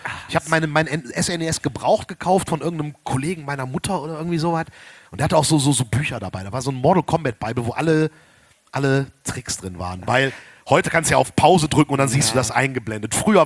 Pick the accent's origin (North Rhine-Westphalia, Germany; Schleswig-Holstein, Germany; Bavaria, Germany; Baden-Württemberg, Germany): North Rhine-Westphalia, Germany; Erkrath; ich komme aus Erkrath, da gibt es ja relativ viele Höfe